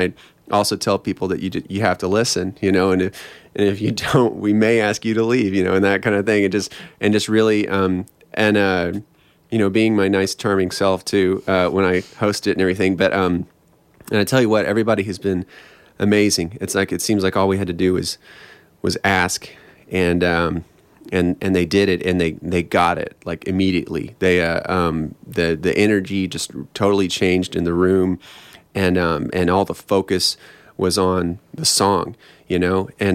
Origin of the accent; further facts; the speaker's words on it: Austin, Texas, United States; also born or lived in Dallas; I grew up in Austin, and then I went to school in West Texas, and then I lived in Dallas for about 6 years, and then it was just time to leave.